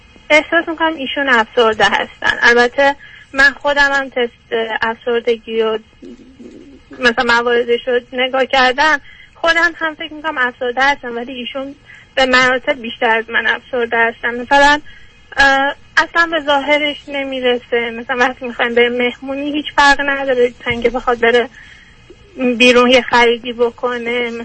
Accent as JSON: {"language": "Persian", "country": "Iran", "moved": "as an adult", "lives_now": "United States", "said": "من 4 سال هستش که از ایران اومدم آمریکا"}